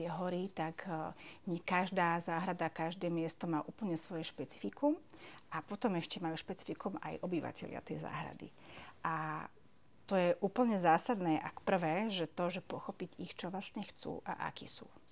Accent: Žilina, Žilina Region, Slovakia; Ja som pôvodne zo Žiliny a ja som hľadala miesto na život, kde trošku sú nejaké kopce, trošku vrchy, tým, že Žiline máme, sme v tak doline

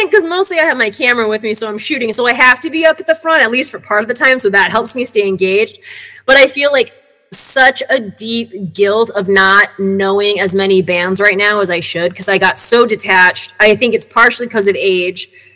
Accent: South Bend, Indiana, United States; It turned out that they're both from my hometown in Indiana, which is like an hour and a half away outside of Chicago.

